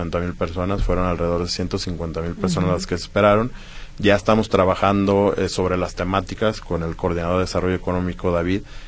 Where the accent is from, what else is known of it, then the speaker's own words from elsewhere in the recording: Guadalajara, Jalisco, Mexico; nosotros como tapatíos debemos de comenzar a visualizar